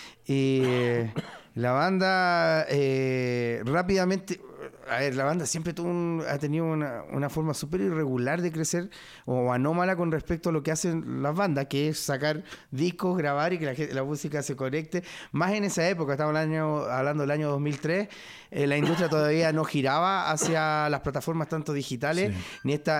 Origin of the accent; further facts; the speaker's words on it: Valparaíso, Chile; somos de Valparaíso